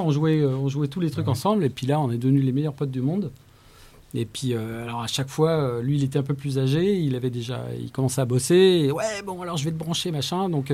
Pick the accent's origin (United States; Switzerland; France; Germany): France; Paris, Île-de-France; also born or lived in Netherlands; j'ai grandi dans le 14e. En fait, je suis né en Hollande, vrai. Parce que ma mère était hollandaise, mes parents se sont rencontrés là-bas à Amsterdam. Je suis arrivé assez tôt ici.